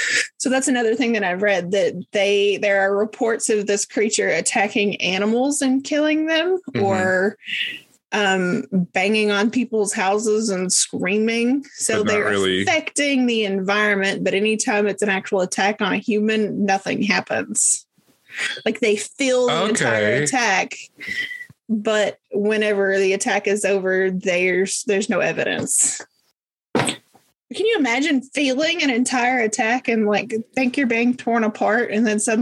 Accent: Appalachia, United States; Growing up in Appalachia, let me tell you, like when you are driving some of the back roads, one of your worst fears is something stepping out of the woods in front of you.

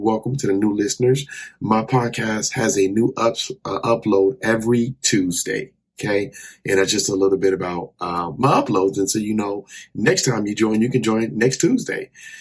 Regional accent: Arizona, United States; And I'm a native from Arizona. And so I've went through the hard summers

